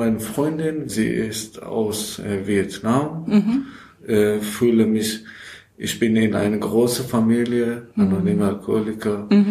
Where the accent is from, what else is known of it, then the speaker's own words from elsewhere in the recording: Iran; German is a second language; also born or lived in Afghanistan; Und ich bin 29 Jahre alt. Ich komme aus Iran, aber ich bin Afghaner. Mhm. Als ich Kind, 4 Jahre war, wir waren auch Migranten in Iran von Afghanistan.